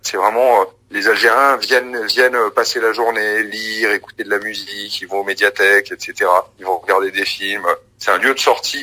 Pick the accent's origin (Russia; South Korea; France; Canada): France; Paris, Île-de-France; J'ai grandi à Ménilmontant, donc c'est un quartier où il y a beaucoup d'Algériens, notamment des Kabyles, mais pas que, il y a beaucoup d'Algériens en général.